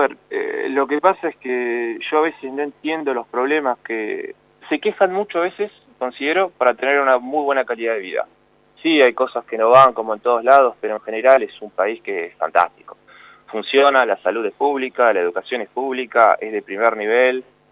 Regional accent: Mar del Plata, Buenos Aires Province, Argentina; moved away; dije, bueno, sí, soy de Mar del Plata.

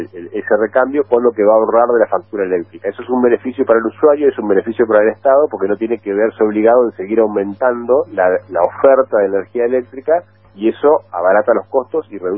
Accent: General Madariaga, Buenos Aires Province, Argentina; Mira, yo soy de General Madariaga, ahí cerquita de Pinamar. De hecho, no estoy hoy en Madariaga porque vine a Buenos Aires por un trámite, porque estoy de vacaciones, pero tuve que venir. Me crié en Madariaga

